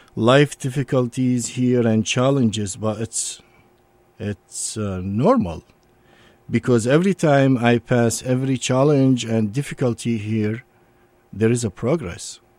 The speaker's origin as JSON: {"language": "English", "town": "Baghdad", "region": "Baghdad Governorate", "country": "Iraq", "lives_now": "United States", "said": "I'm originally from Baghdad, Iraq. Proudly, I'm a U.S. citizen now. I'm from a middle-class family. My father was author and a journalist."}